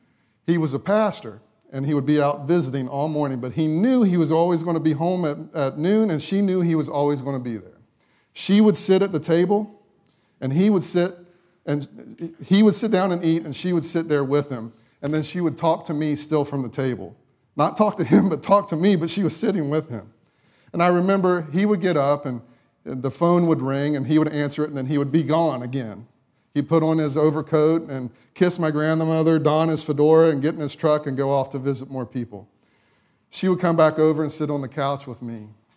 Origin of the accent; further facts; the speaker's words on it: West Virginia, United States; it really makes me have these memories, these nostalgic memories of growing up in West Virginia. My grandparents, they lived out in the country.